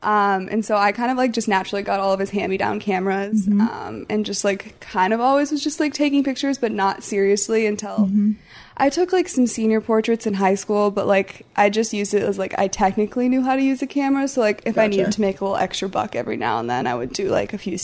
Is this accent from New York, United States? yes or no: no; South Bend, Indiana, United States; My family's originally from Indiana, so I'm from South Bend, Indiana, if you know, like Notre Dame.